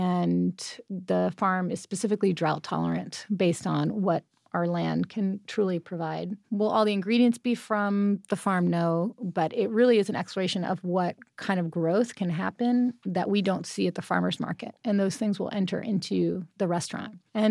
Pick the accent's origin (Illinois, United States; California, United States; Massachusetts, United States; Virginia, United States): California, United States; I am from Southern California.